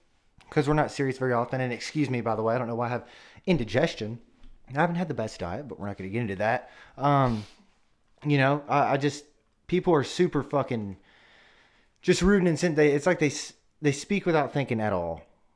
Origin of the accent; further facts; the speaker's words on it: Memphis, Tennessee, United States; now in Old Hickory, United States; We're in Old Hickory, but we're from Memphis originally.